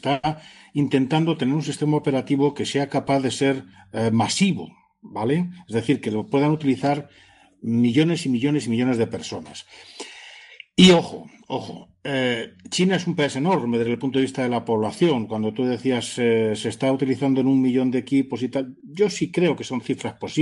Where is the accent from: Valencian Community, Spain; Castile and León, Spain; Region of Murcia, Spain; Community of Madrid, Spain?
Community of Madrid, Spain; Madrid; yo como muchos madrileños que andamos por el centro.